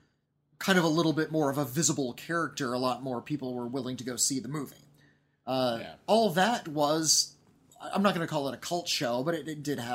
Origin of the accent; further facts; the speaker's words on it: California, United States; we're from Southern California.